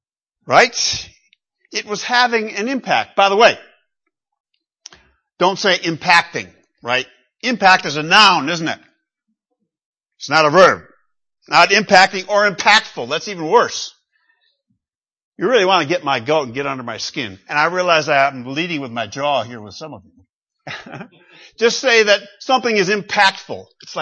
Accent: Michigan, United States; I grew up in Western Michigan where unions were strong.

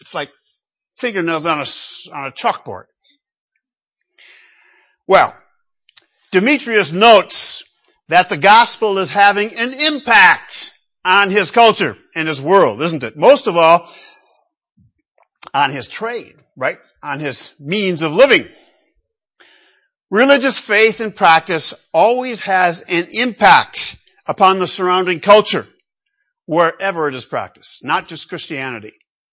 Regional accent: Michigan, United States; I grew up in Western Michigan where unions were strong.

